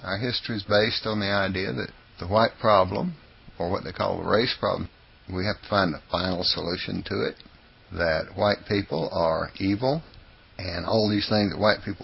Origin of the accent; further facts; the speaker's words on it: the South, United States; And I'm a Southerner.